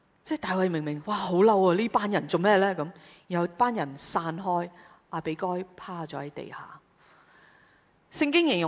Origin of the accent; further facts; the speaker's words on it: Guangdong, China; 学我们广东人有句叫做反转猪肚